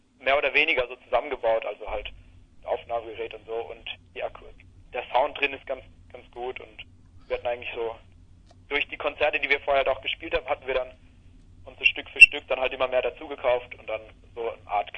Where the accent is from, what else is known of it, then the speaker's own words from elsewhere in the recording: Mosbach, Baden-Württemberg, Germany; now in Ludwigsburg, Germany; Ja, also wir kommen ursprünglich aus Mosbach. Das ist da in der Nähe, also grob in der Nähe bei Heidelberg.